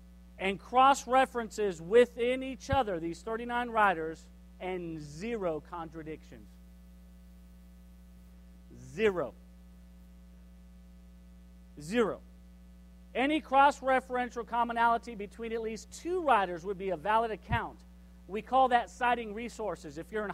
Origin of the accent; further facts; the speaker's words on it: Southern United States, United States; also born or lived in Arkansas; I'm from the South, so, you know, we do. I don't know what y'all do up north, but in the South, anything that can burn and blow up is a firework